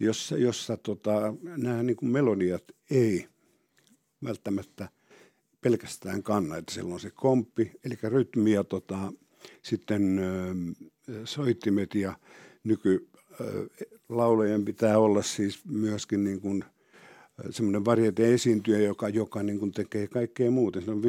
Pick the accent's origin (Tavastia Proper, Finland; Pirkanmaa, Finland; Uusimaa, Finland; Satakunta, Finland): Pirkanmaa, Finland; Ylöjärvi; mutta Ylöjärvi on sitten todella mun kotiseutu